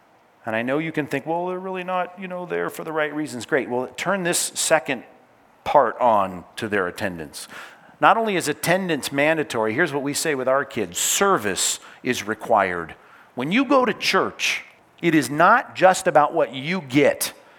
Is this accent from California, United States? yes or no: yes; Long Beach, California, United States; My folks had bought a new house. We moved from North Long Beach to East Long Beach.